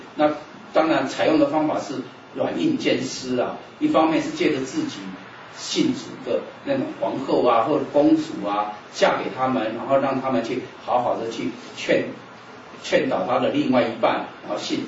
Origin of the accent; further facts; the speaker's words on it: Taiwan; 回我们自己台湾生长的地方哦。我们从台湾来，应该要回台湾。